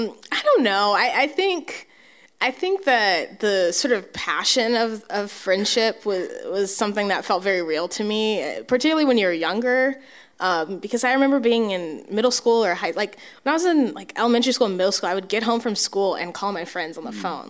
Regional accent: Oceanside, United States; I think the geography of it is, so I grew up in Oceanside, so did she, both went to Michigan

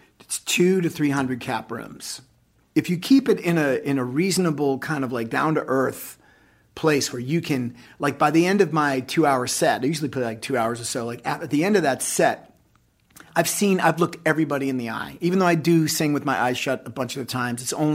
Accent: New England, United States; Because we're being from New England, you suck it up and keep going.

